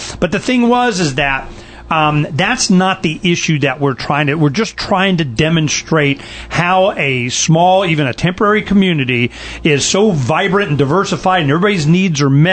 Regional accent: Arizona, United States; I mean, we're from Arizona. I mean, we know these guys. We know the area up there.

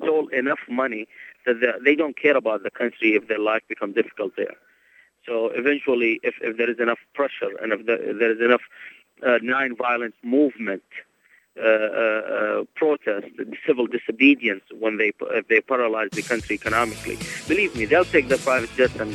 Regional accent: Bahrain; I'm originally from Bahrain.

